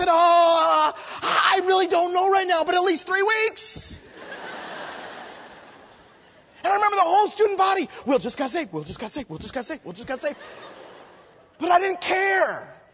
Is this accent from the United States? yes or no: yes; Twin Falls, Idaho, United States; I grew up in Twin Falls, Idaho